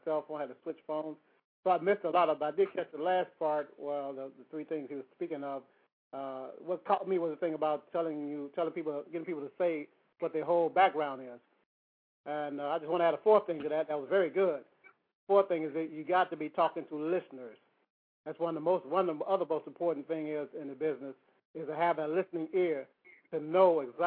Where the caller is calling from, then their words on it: Chicago, Illinois, United States; from Chicago, Illinois.